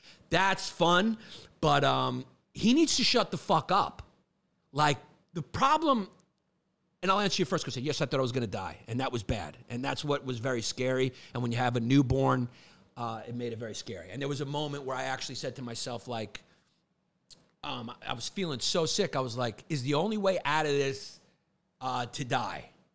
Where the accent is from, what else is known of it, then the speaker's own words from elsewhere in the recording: Brooklyn, New York, United States; Because I grew up in Brooklyn, and nobody can push out human beings quicker than a young Puerto Rican girl.